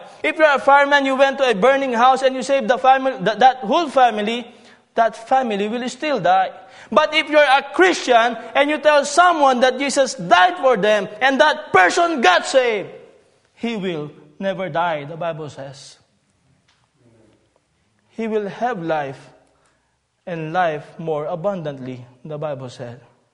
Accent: Philippines; I guarantee you I will not keep you long because I'm a Filipino.

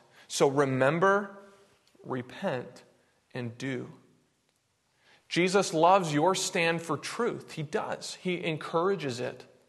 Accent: New Hampshire, United States; As many of you know, I grew up in New England, specifically in New Hampshire, and I live 45 minutes north of Boston.

